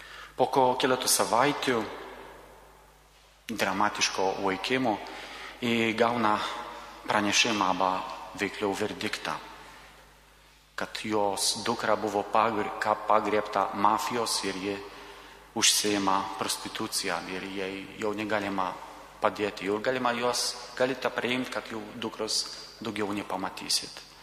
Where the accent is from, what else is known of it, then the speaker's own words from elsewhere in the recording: Poland; Lithuanian is a second language; aš esu iš Lenkijos, todėl man truputį sunku yra kalbėti lietuviškai